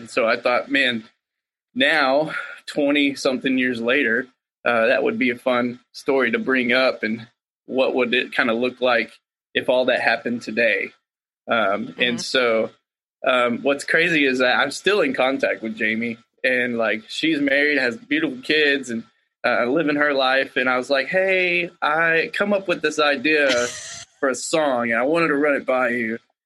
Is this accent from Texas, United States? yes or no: yes; Waco, Texas, United States; so we just did the album release Friday near my hometown in Waco